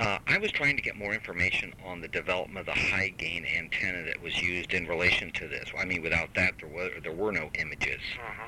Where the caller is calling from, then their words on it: Miami, Florida, United States; I'm calling from Miami